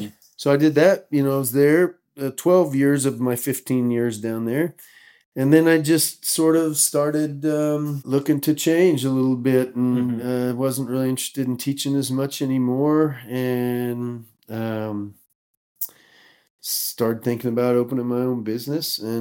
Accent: Rogersville, Missouri, United States; So, I'm around Springfield area. So, where I went to school was a town called Rogersville. So that's where I lived. And that's the community that I lived in with my dad.

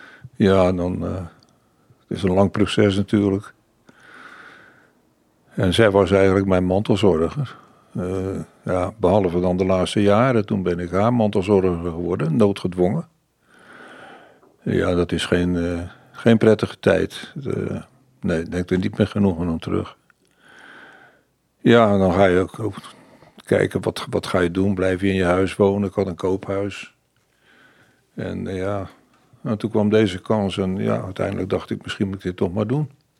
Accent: Goes, Zeeland, Netherlands; Ik ben in Goes opgegroeid.

